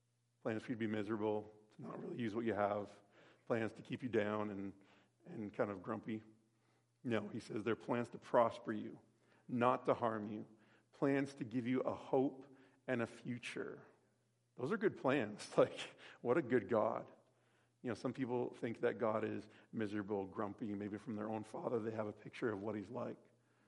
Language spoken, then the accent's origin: English; Waterloo, Ontario, Canada; I grew up in Waterloo, Ontario, going to a good old-fashioned Baptist Christian school. It was at a First Baptist Church